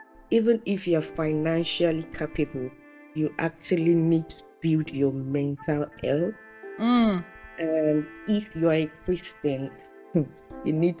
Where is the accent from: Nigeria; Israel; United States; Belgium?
Nigeria; I, like, growing up in Nigeria, I never really faced anything racial.